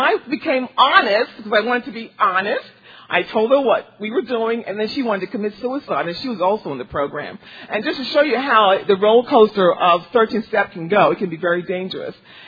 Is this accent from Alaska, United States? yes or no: no; Columbus, Ohio, United States; I'm a recovering alcoholic and drug addict. I'm from Columbus, Ohio.